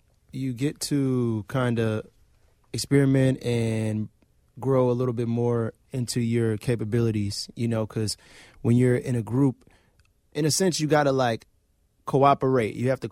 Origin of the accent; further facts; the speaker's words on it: El Salvador; now in Chicago, United States; and I'm from El Salvador